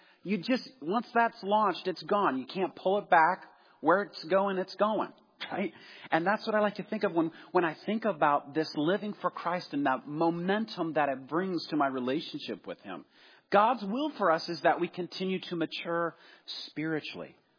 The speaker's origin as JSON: {"language": "English", "region": "Midwest", "country": "United States", "tie": "born or raised there", "said": "Growing up in the Midwest, I was immersed in the world of basketball."}